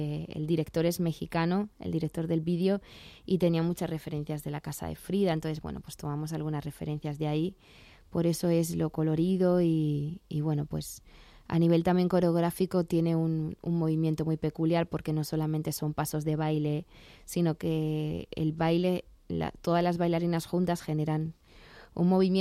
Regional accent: Madrid, Community of Madrid, Spain; born or raised there

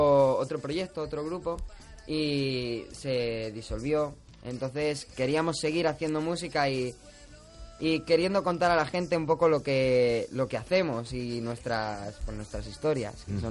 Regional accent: Community of Madrid, Spain; De Coslada y Alcalá de Henares.

